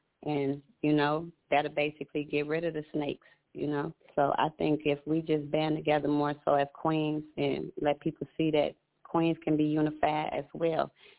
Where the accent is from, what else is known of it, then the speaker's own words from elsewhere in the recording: Minneapolis, Minnesota, United States; since I'm originally from Minnesota, you know, born in South Minneapolis, I've been here for a long time